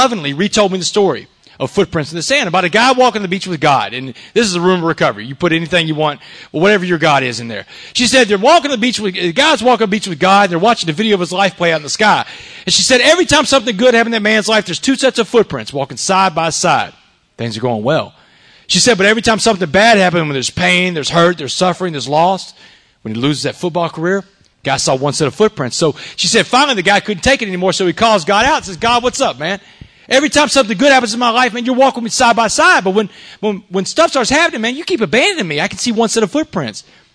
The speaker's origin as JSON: {"language": "English", "town": "Port Arthur", "region": "Texas", "country": "United States", "tie": "born or raised there", "said": "on Roanoke Street where I grew up in Port Arthur."}